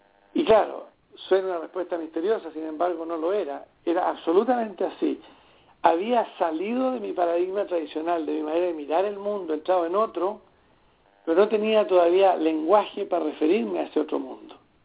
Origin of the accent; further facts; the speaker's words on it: Chile; moved away as an adult; also born or lived in Argentina; now in San José, United States; salí de Chile como exiliado, viví 4 años en Argentina y posteriormente me radiqué en los Estados Unidos, en el área aquí en California, en San José.